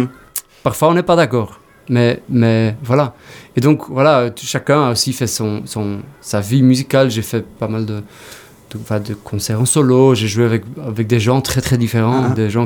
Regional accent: Belgium; Enfin, ici, moi, je viens de Belgique, mais c'est quand même le côté éduqué, tu vois.

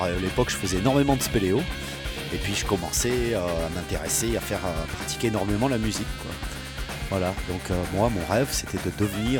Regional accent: Mende, Occitanie, France; j'ai fait de la batterie pendant 2 ans quand j'étais ado à Mende.

